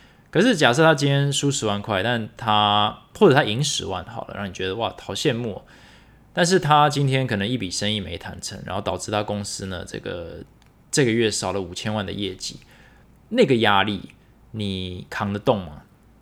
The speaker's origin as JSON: {"language": "Chinese", "country": "Taiwan", "tie": "born or raised there", "said": "我们是生在台湾，我们活在台湾"}